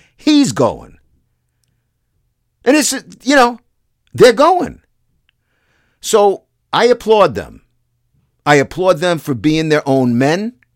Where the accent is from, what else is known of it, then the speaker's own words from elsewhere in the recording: United States; Because I'm an American. I want to root for the USA